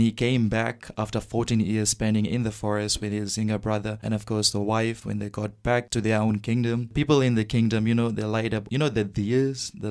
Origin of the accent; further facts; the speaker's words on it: Fiji; growing up in Fiji as a Hindu